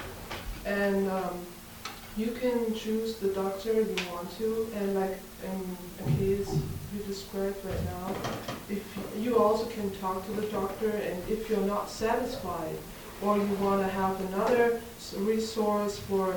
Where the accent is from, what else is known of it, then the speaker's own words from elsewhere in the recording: Germany; I'm from Germany